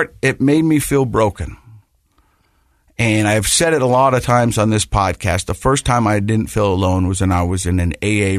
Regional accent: Ogden, Utah, United States; I'm from Ogden.

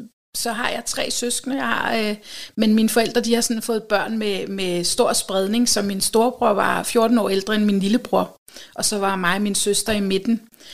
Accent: Rødovre, Capital Region of Denmark, Denmark; Jeg er født og opvokset i Rødovre, som en ud af fire i en børneflok.

